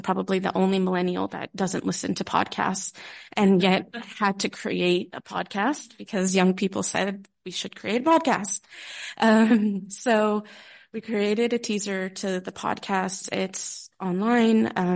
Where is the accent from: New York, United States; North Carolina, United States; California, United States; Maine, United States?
California, United States; I'm used to earthquakes. I'm from California, so it's nothing.